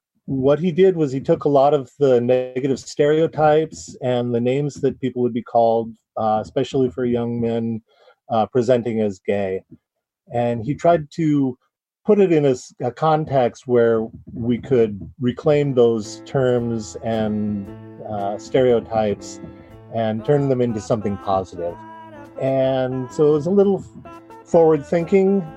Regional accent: Seattle, Washington, United States; I'm from West Seattle in Washington State.

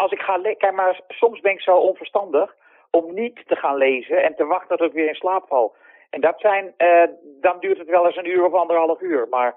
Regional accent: Amsterdam, North Holland, Netherlands; Ik kom uit Nieuw-West, hè?

